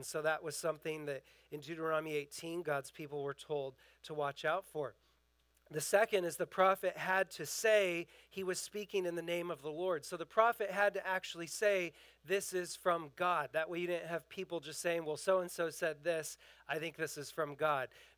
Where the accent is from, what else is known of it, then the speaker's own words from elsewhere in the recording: West Coast, United States; I used to hear about it all the time growing up on the West Coast.